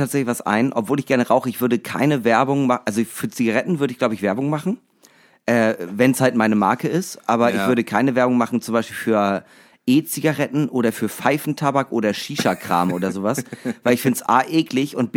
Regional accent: Eckernförde, Schleswig-Holstein, Germany; ich komme aus Eckernförde

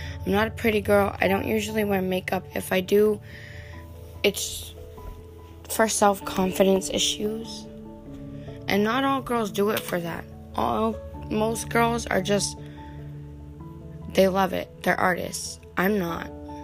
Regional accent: Minot, North Dakota, United States; Hi. I'm from Minot, North Dakota.

